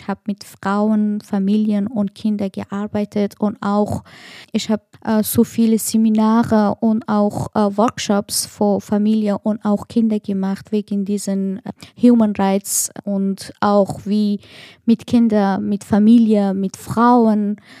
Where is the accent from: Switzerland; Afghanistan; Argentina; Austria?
Afghanistan; German is a second language; moved away; Wegen meiner Arbeit, das war sehr schwierig für mich, in Afghanistan zu sein und das war auch gefährlich. Aber das war sehr schwierig auch, meine Heimat, meine Hause und alles zu lassen und hier kommen.